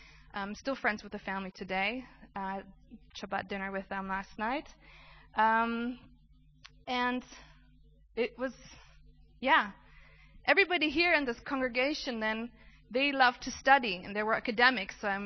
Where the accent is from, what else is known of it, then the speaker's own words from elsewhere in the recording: Germany; I'm from Germany.